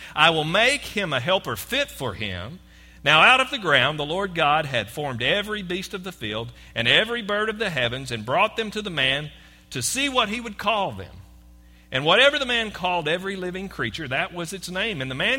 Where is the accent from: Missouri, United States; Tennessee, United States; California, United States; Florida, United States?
Tennessee, United States; If we take it to the world of sports, we're from Tennessee